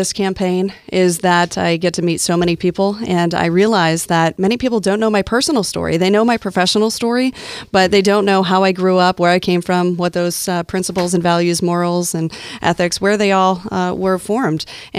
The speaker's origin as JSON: {"language": "English", "town": "Troy", "country": "United States", "tie": "born or raised there", "said": "I grew up in Troy. It was a town at the time, less than 1,000 people, and we grew up on welfare."}